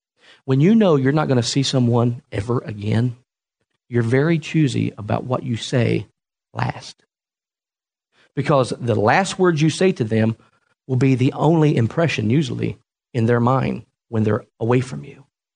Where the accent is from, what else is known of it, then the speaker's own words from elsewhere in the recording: Ohio, United States; I mean, I was born and raised in Southern Ohio, and I've been there all my life, and now I'm moving 8-9 hours away